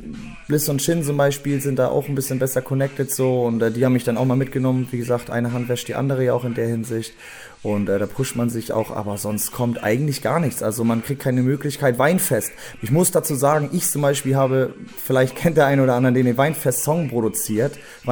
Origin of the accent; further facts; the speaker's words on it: Itzehoe, Schleswig-Holstein, Germany; Also ich bin in Itzehoe geboren, bin hier auch groß geworden tatsächlich damals. Aber dann sind wir erstmal nach Hohenlockstedt gezogen.